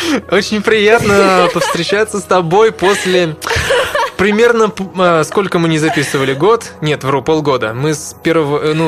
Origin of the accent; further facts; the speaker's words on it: Alexandrov, Vladimir Oblast, Russia; Я говорю, из Александрова, нет, то ли я из Александрова сказал, то ли еще откуда-то, из Владимирской области я сказал.